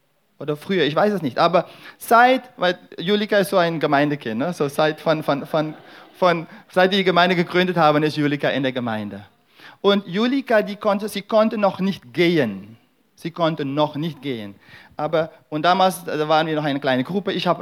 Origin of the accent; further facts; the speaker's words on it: Suriname; Und ich komme aus Suriname und wenn man in Suriname tanzt, dann tanzt man nicht so.